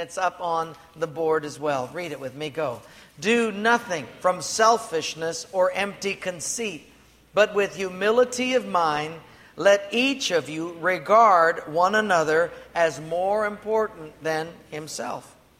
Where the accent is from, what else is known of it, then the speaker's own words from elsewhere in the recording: Honolulu, Hawaii, United States; And I'm a boy from Palolo Valley, and so I'm looking.